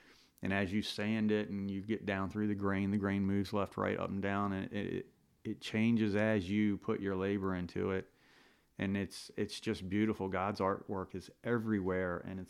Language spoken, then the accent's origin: English; Deal, Maryland, United States; born there; I was born in Deal, Maryland.